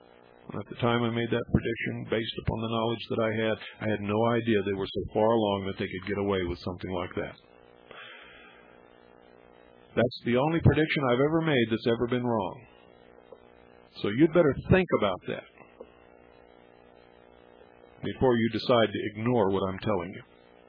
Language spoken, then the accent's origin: English; Birmingham, Alabama, United States; born there; March 1st, 1927, at Birmingham, Alabama, to … Thus, I am an American by birth and a white Southerner by the grace of God.